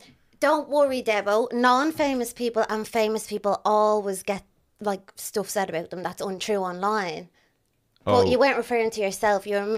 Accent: Ireland; hi, I'm from Ireland

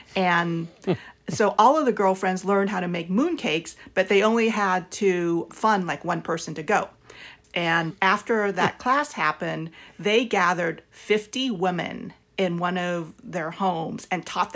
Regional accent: South Vietnam, Vietnam; moved away; to us, it was freezing because we came from South Vietnam, where it's either hot or hotter.

